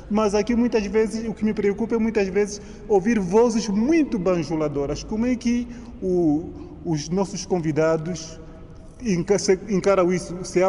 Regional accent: Angola; porque é um direito que cabe a todos nós enquanto angolanos?

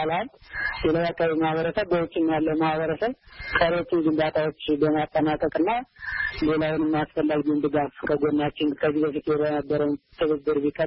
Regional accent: Sekela, Amhara, Ethiopia; born there; ምዕራብ ጎጃም ዞን ሰከላ ወረዳ ነው የተወለድኩት። ገጠራማ ክፍል ነው።

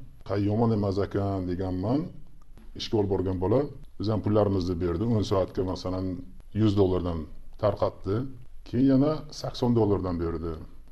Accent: Samarkand, Samarkand Region, Uzbekistan; Aslida samarqandlikman.

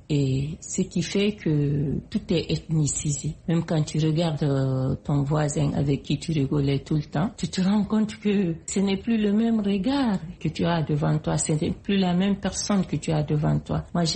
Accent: Guinea; je suis de la République de Guinée.

